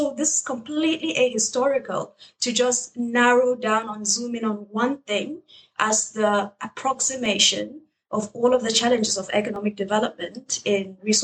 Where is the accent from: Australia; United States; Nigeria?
Nigeria; Northern Nigeria; Yes, so I'm originally from Nigeria, from Northern Nigeria.